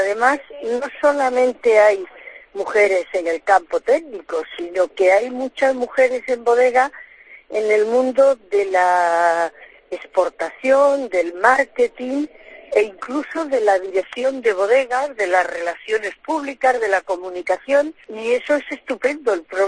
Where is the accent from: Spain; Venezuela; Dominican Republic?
Spain; Mérida, Extremadura; Yo soy extremeña, soy emeritense y me siento muy extremeña